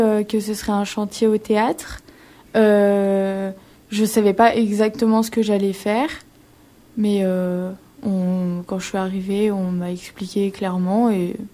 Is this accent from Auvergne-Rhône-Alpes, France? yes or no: yes; Grenoble, Auvergne-Rhône-Alpes, France; j'ai 17 ans et je viens de Grenoble.